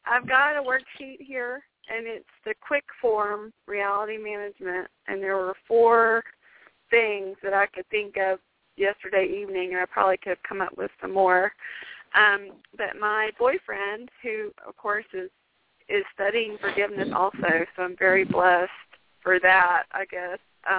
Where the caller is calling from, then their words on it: Spartanburg, South Carolina, United States; Hi, I'm calling from Spartanburg.